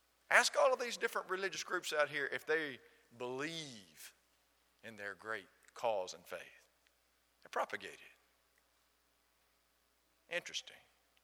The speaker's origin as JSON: {"language": "English", "region": "Alabama", "country": "United States", "accent": "Southern", "said": "It's called Southern. I don't hear you talk. This gentleman looked me right in the eye and said, \"Where are you from?\" \"From.\" \"I'm from.\" \"From.\" \"I'm from Alabama.\""}